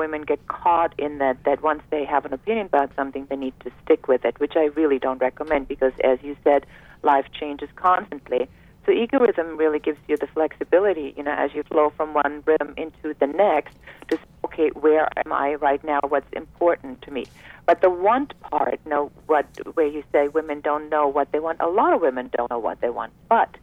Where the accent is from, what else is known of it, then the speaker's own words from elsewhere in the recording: Germany; moved away; You know, I'm an immigrant from Germany